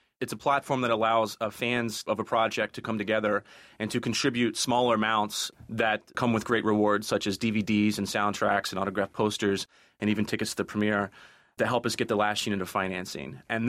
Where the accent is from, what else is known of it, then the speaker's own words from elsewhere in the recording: Kentucky, United States; now in Cincinnati, United States; I had moved back to Cincinnati. I am originally from Northern Kentucky.